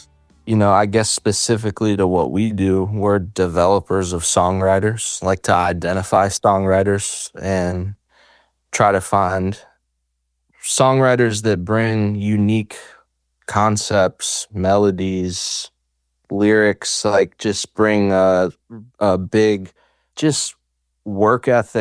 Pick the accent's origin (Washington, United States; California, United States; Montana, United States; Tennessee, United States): Tennessee, United States; Nolensville; also born or lived in Minnesota; But yeah, so I was born in Minnesota, and then when I was about 10 years old, my dad took a job change and we moved to Nolensville, Tennessee.